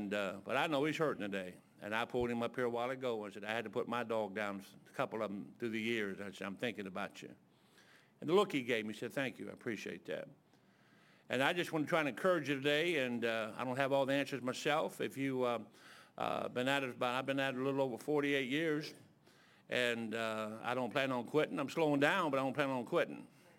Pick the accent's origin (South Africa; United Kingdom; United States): United States; Detroit, Michigan; now in Columbus, United States; I grew up in Detroit. I often tell folks, Detroit's so rough, man.